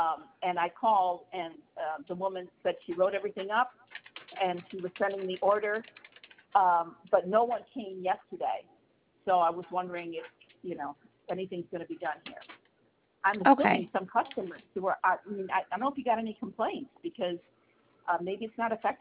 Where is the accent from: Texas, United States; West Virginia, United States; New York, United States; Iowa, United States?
New York, United States; Kingston; but I'm from Kingston, all right, Kingston, New York.